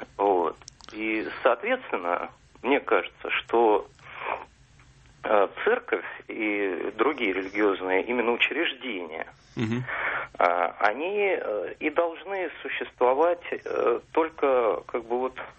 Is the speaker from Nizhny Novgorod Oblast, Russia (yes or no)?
no; Moscow, Russia; я из Москвы.